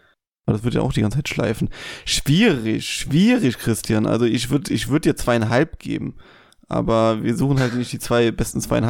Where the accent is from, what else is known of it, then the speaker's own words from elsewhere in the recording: Eifel, Germany; Und ich komme ja ursprünglich aus der Eifel und da kannst du quasi keine 2 Meter gehen, ohne dass ein Berg kommt oder ein Hügel zumindest.